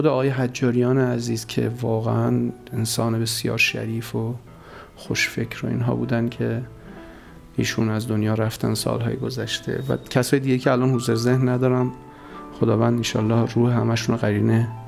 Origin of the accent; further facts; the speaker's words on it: Iran; ما همه ایرانی هستیم، همه تقریباً عمدمون مسلمان هستیم، عمدمون شیعه هستیم